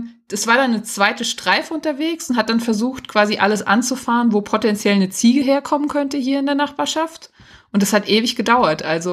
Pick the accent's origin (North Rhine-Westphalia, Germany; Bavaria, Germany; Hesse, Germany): Bavaria, Germany; der aus meinem Heimatdorf kommt, also bei Aschaffenburg